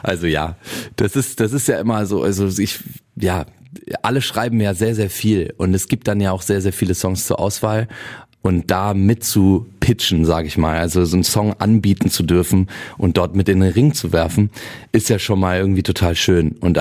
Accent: Cologne, North Rhine-Westphalia, Germany; Ich komme ja aus Köln oder aus der Umgebung Euskirchen-Köln. Ich bin aufgewachsen, auch mit kölscher Musik.

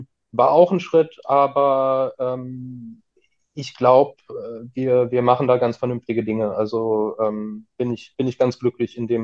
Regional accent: Cologne, North Rhine-Westphalia, Germany

